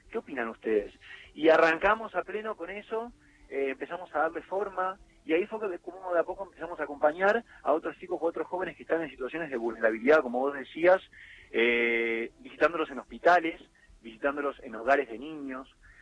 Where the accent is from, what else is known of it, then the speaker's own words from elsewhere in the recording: Vicente López, Buenos Aires Province, Argentina; Como nosotros somos de Vicente López, somos de zona norte